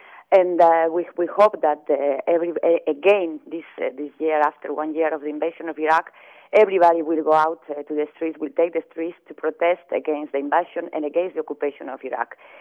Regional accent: Spain; I am from Spain

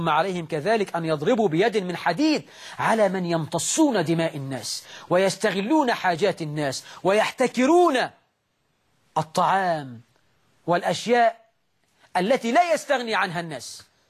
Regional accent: Egypt; وأن يجعل بلدنا مصر وسائر بلاد

